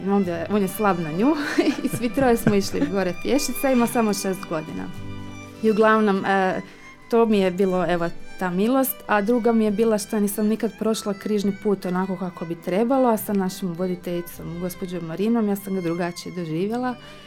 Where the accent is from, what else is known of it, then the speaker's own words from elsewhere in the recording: Sveta Nedelja, Zagreb County, Croatia; ja dolazim iz Svete Nedelje i danas je grad, slavi dan grada, i naš zaštitnik je ovoga Presveto Trojstvo, i to mi je već jedna milost da sam ja od tamo došla ovdje.